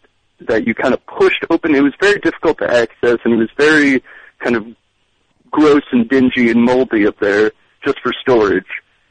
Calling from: New York, United States; from Rockland County.

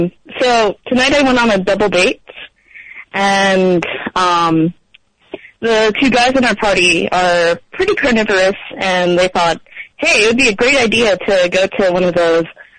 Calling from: Dumont, New Jersey, United States; I'm calling from Dumont.

